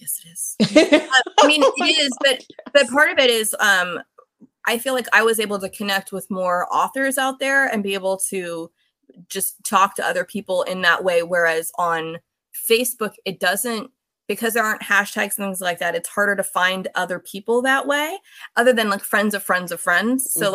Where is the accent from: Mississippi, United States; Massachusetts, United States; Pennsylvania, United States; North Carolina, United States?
Pennsylvania, United States; Pennsylvania. So all my people are